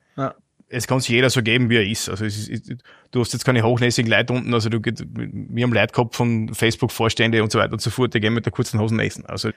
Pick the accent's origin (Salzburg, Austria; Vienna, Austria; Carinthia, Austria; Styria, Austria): Carinthia, Austria; Wolfsberg; Lavantal, Wolfsberg, Kärnten.